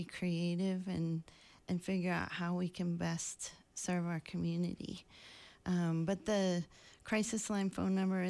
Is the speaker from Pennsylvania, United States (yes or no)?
yes; Pennsylvania, United States; I came from Pennsylvania, and we did not have anything like this there.